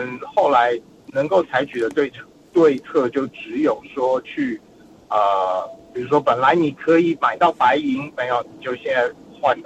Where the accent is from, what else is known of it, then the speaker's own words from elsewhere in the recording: Taiwan; now in Australia; 所以因为我本人是从台湾过来嘛